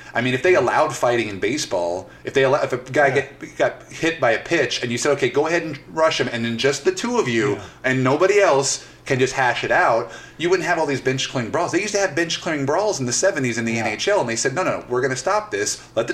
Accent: St. Louis, Missouri, United States; we're both from the St. Louis area

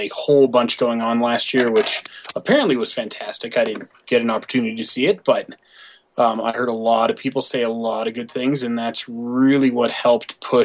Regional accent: Lafayette, Colorado, United States; Yeah, I was born and raised in Lafayette, which is just northwest of Denver.

